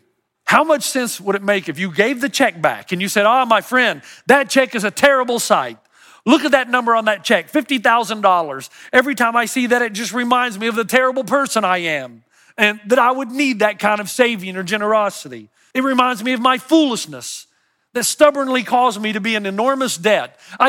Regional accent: Tennessee, United States; I remember playing a game when we were growing up in Tennessee

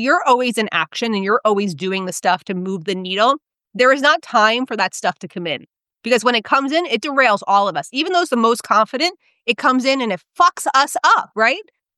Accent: New Jersey, United States; Honestly, I come to that from a lot of being growing up in North Jersey. Like, I didn't realize how much my Jerseyness was different

